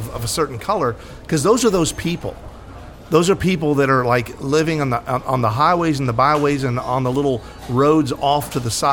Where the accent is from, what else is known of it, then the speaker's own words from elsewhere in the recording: United States; born there; but I'm an American. I was born in America. I love this country. I don't want to go anywhere else.